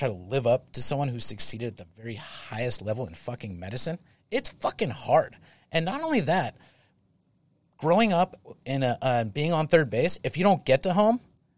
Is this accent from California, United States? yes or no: yes; Saratoga, California, United States; But for me, I'm from Saratoga, and let's just be honest. Yeah. I was born with a silver spoon in my mouth to a certain extent.